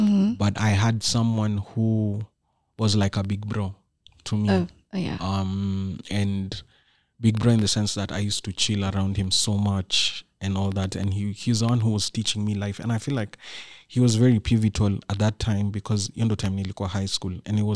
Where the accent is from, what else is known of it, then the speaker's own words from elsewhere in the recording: Nairobi, Kenya; So me, I grew up on the kind of the east side of Nairobi. And Eastlands ni like the hood.